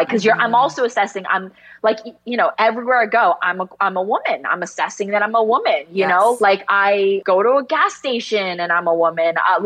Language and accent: English; New Jersey, United States; Like I grew up in New Jersey, North Jersey, which, and it was so homogenous.